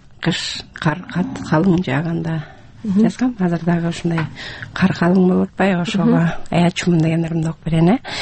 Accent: Naryn Region, Kyrgyzstan; now in Osh, Kyrgyzstan; Мен эми Оштун келинимин, өзүм Нарындыкмын.

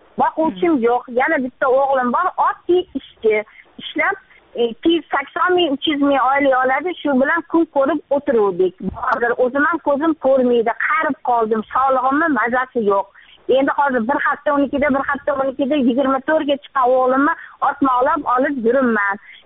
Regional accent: Tashkent, Uzbekistan; born there; Toshkent shahrida tug'ilganman. Oldin Akmalikromov tumanida yashaganman. 11-chi mavzi 61-chi uy 47-chi xonadonda.

